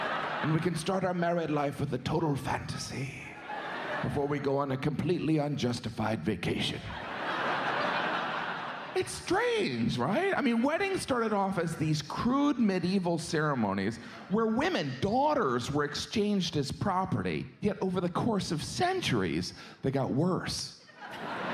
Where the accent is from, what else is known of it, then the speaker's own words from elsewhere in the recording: United States; I finished it because I'm American, all right?